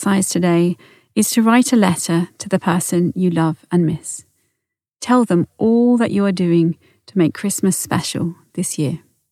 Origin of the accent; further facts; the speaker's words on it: Portchester, South East England, United Kingdom; I grew up in Porchester, in Hampshire, and I didn't appreciate that it was unique to have a castle in your village.